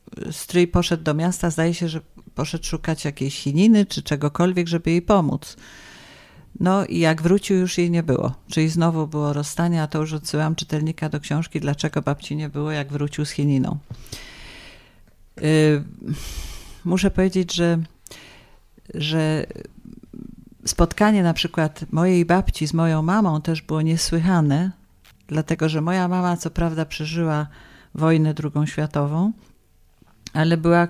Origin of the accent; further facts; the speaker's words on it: Poznań, Greater Poland Voivodeship, Poland; jestem bardzo dumna z tego, że jestem z Poznania